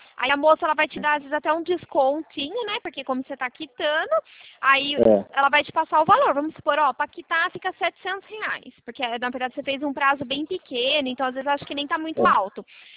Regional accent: Araras, São Paulo, Brazil; Não, na verdade eu sou de Araras, é bem próximo.

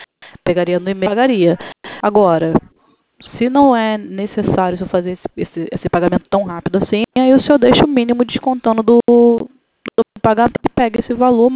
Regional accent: Rio de Janeiro, Brazil; Eu sou do Rio.

